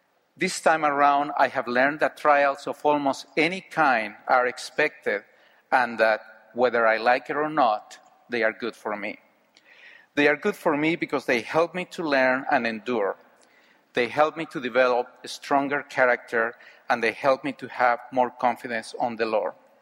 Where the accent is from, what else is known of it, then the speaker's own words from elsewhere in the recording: Mexico; I was born and raised in Mexico and grew up going to church every week.